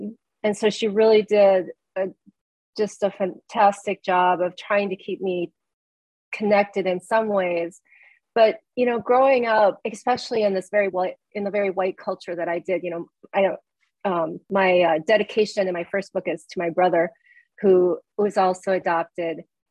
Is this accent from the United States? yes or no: yes; Midwest, United States; as a Korean adoptee, I grew up in the Midwest, and my relationship to my birth culture is very thin. I can't speak Korean.